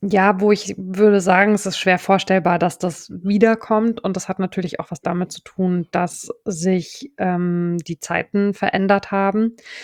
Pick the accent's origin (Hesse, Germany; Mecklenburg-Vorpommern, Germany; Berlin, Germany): Hesse, Germany; ich komme ja wie gesagt aus Hessen mit Mainz 05 und so.